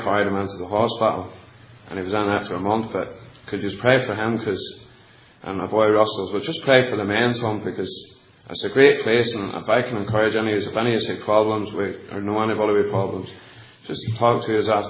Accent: Ballymena, Northern Ireland, United Kingdom; I'm from Ballymena, County Antrim.

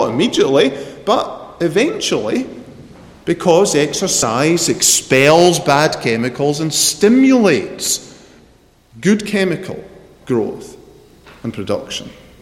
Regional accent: Scotland, United Kingdom; I come from Scotland, in case you hadn't noticed that. And I pastored in an area of Scotland, the Northwest Highlands

